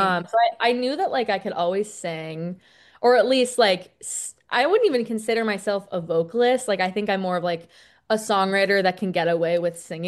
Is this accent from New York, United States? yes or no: no; Connecticut, United States; So I'm from Connecticut, which is where I'm coming at you from today.